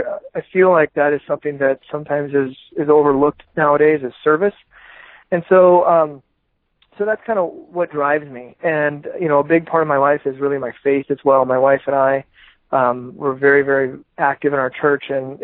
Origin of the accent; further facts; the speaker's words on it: Iowa, United States; I grew up in Iowa, went to college in Iowa. Then I went to chiropractic school out in Portland, Oregon. And then I decided to move back to Iowa to establish a practice and start a family.